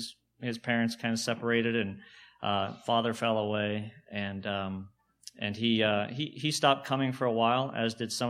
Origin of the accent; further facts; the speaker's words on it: California, United States; also born or lived in Texas; Growing up in California and then in Texas for a long time, I was used to cities with a lot of growth and new construction